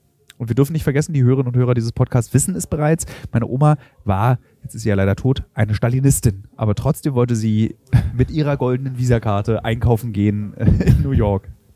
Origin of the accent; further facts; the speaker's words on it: Berlin, Germany; Da ich als Berliner aber gar kein Auto eigentlich brauche